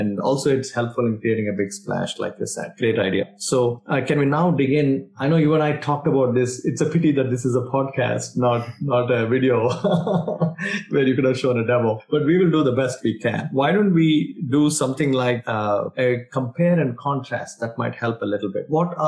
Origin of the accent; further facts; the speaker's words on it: India; English is a second language; moved away as an adult; now in United States; A funny story is, I grew up in India and then I came to America in the years. This was long, long ago. I'm now dating myself. So I came to America to do my PhD in computer science.